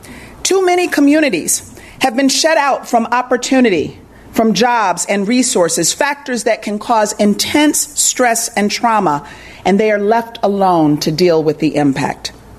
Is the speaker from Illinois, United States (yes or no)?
yes; Illinois, United States; as someone born and raised on the South Side.